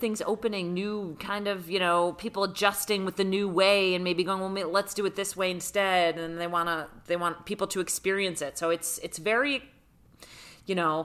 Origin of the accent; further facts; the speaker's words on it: Rochester, New York, United States; I grew up in Rochester, New York, so did you, where we got all that lake effect snow and winter was like 8 months long.